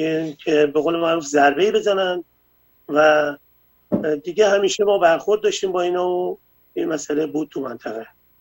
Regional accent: Iran; moved away as an adult; now in Netherlands; از ایران اومدم بیرون و اومدم هلند

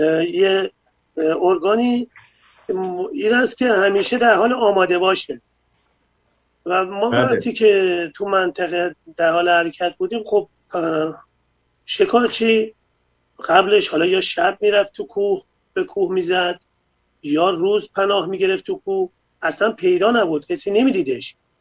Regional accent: Iran; moved away as an adult; now in Netherlands; از ایران اومدم بیرون و اومدم هلند

